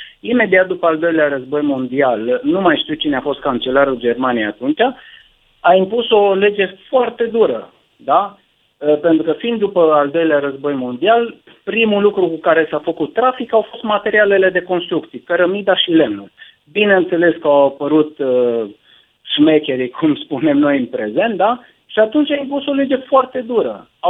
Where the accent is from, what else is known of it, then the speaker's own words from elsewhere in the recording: Beta, Timiș County, Romania; sunt din Beta, județul Timiș